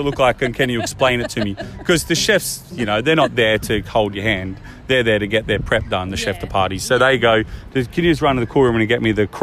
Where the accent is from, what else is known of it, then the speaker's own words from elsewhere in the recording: Bathurst, New South Wales, Australia; now in Sydney, Australia; I'm a country boy from Bathurst. I've moved to Sydney.